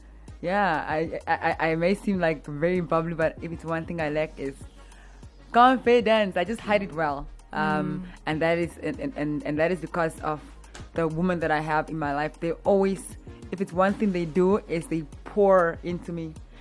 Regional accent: Windhoek, Khomas, Namibia; And then she raised me, so I grew up with her in Windhoek.

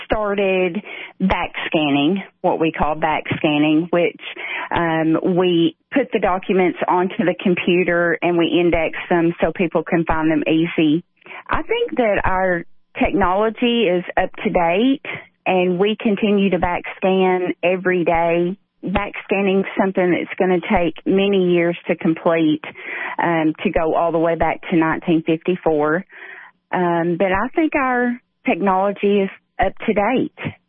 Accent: United States; I was born and raised in Putnam County.

